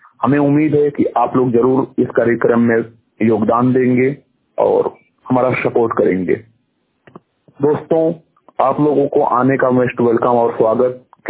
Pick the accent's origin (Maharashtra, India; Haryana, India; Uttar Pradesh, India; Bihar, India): Uttar Pradesh, India; Haraiya; District Azamgarh Uttar Pradesh विकासखंड हरैया का मूल निवासी हूँ।